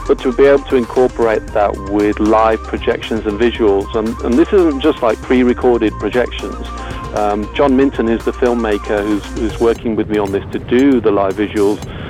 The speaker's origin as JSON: {"language": "English", "country": "United Kingdom", "said": "being British and being brought up here on electronic music, but also being exposed to Punjabi music remotely from India."}